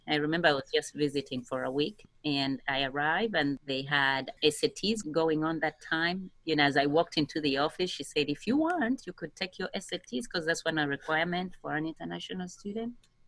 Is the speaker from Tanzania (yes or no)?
no; Uganda; English is a second language; now in United States; So you have a variety of accents in Uganda. So in schools, we had to speak English, and that's how I learned English. But at home, you speak your vernacular language.